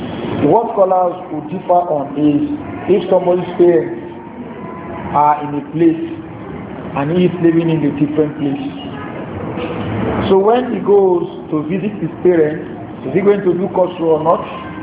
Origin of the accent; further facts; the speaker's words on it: Kwara, Nigeria; now in Lagos, Nigeria; I will bring Kosuru in Lagos because I am from Kwara State.